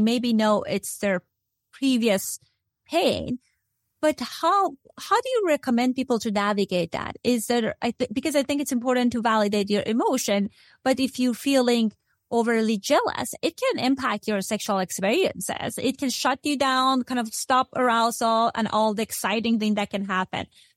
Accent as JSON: {"language": "English", "country": "Iran", "tie": "born or raised there", "said": "Like we grew up in Iran, there was polygamy."}